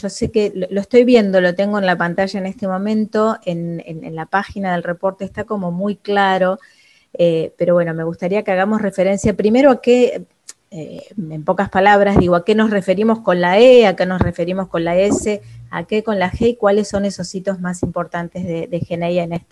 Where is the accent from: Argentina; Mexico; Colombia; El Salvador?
Argentina; nosotros como argentinos somos siempre un motor.